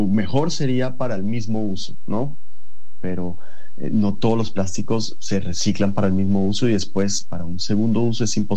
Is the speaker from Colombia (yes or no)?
yes; Colombia; Siendo colombiano, tengo datos de Colombia.